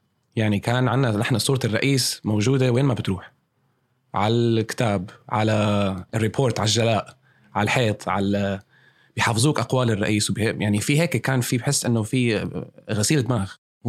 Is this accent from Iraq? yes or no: no; Damascus, Damascus Governorate, Syria; also born or lived in Riyadh, Saudi Arabia; أنا من سوريا، من دمشق. هلأ صار 32 سنة، مواليد 1988، وولدت في الرياض أنا،